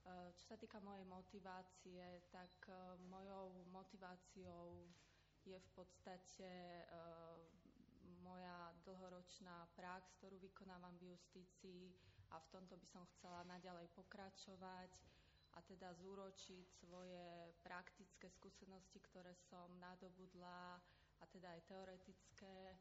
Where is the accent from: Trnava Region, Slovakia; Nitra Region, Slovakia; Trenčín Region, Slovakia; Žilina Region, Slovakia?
Trenčín Region, Slovakia; Bánovce nad Bebravou; pochádzam z mesta Banovce nad Bebravou, tu som študovala gymnázium